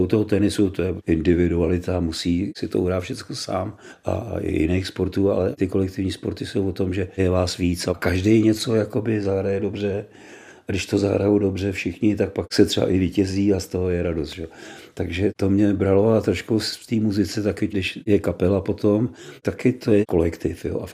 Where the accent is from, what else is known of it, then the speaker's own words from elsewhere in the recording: Prague, Czechia; Narodil jsem se tady v Praze a jsem v podstatě Pražan.